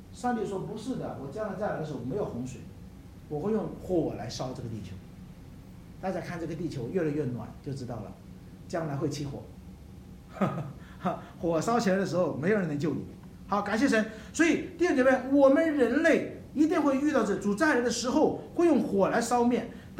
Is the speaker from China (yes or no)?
yes; Hunan, China; 哪怕我跟你，我是湖南的，你是广东的